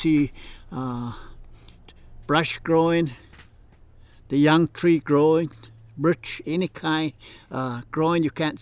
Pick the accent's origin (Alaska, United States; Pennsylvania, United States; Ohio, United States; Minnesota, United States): Alaska, United States; Tetland Village; I'm from Tetland Village. Tetland Village, not too far from Tok, Alaska, about 26 miles.